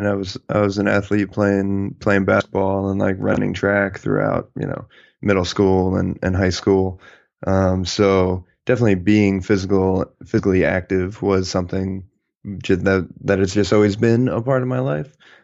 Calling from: San Jose, California, United States; I am in San Jose, California.

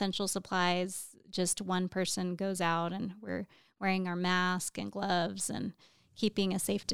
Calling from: Albuquerque, New Mexico, United States; I'm in Albuquerque, New Mexico, in my house safely being, social distancing.

